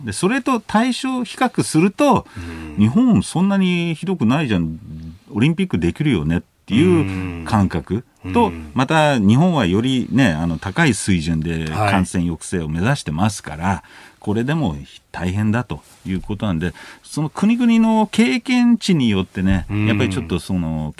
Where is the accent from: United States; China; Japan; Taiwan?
United States; 社会を国際社会を見ちゃいけないというアメリカ人として言いたいところですね。